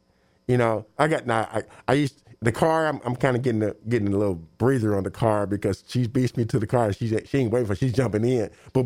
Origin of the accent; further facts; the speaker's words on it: Terre Haute, Indiana, United States; When I was my hometown, Terrell, Indiana, so we had the ISU campus.